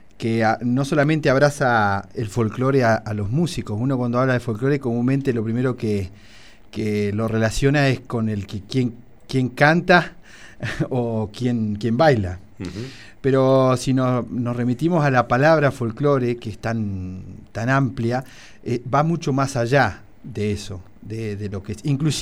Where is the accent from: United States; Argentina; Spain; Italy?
Argentina